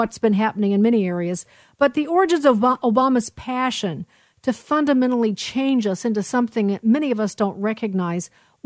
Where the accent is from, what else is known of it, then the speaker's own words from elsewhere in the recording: Chicago, Illinois, United States; and also because I'm from Chicago